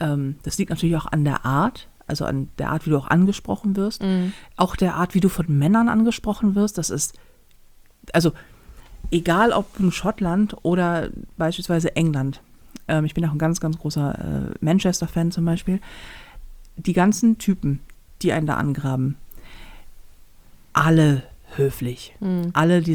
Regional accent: Hamburg, Germany; als Hamburger

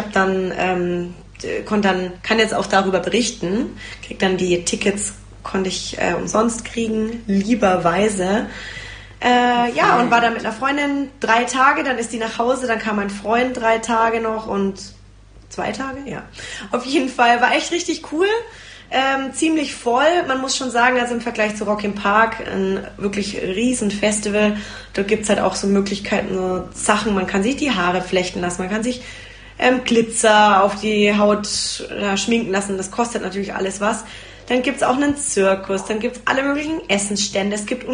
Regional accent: Nuremberg, Bavaria, Germany; weil ich komme ja eigentlich aus Nürnberg

